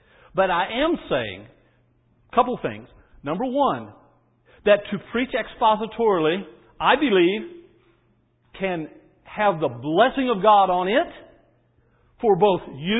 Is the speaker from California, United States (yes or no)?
no; Arkansas, United States; well, I'm from Arkansas, so, you know, uphill, downhill, that's I'm just kind of in my element there.